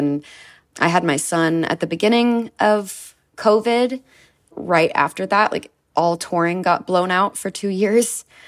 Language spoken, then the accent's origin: English; Texas, United States; now in Nashville, United States; So even though I live in Nashville and I'm from Texas